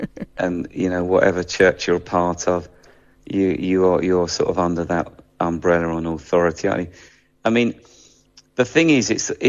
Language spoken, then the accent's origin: English; England, United Kingdom; You know, I'm an English guy and I'm coming for a week and I will pour everything I've got into that.